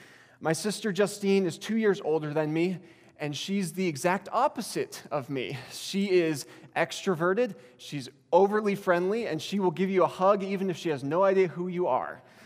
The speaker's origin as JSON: {"language": "English", "region": "Montana", "country": "United States", "said": "I'm not a Texan. I am a Montana boy through and through."}